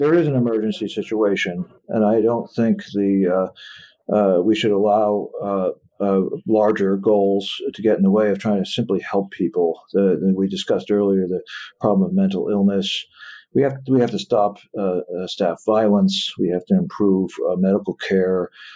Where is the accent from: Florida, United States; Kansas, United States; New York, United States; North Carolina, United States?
New York, United States; New York City; And I'm from New York City